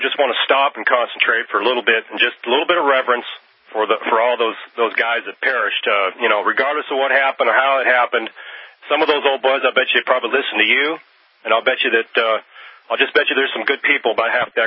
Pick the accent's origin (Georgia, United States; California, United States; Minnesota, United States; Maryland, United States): California, United States; Newport Beach; You know, I was raised in Newport Beach, and I remember those people, the Ford Foundation.